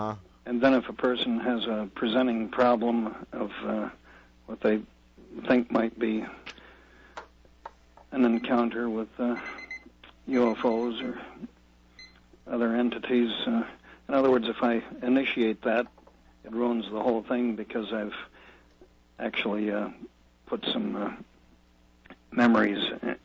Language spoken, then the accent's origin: English; Massachusetts, United States; I'm from Massachusetts, and most of my work was in hospitals and mental health clinics in the greater Boston area.